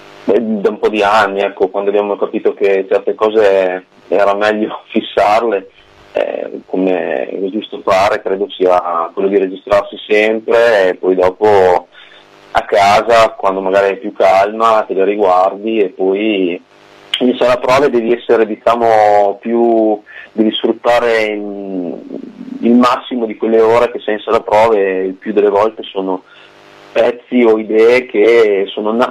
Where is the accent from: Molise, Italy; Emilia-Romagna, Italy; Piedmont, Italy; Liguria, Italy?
Emilia-Romagna, Italy; io sono della valle dell'Appennino emiliano.